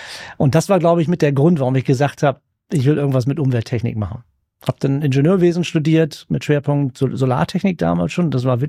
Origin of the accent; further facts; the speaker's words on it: Bleckede, Lower Saxony, Germany; Also ich bin da auf einem kleinen Dorf groß geworden in Blekede bei Lüneburg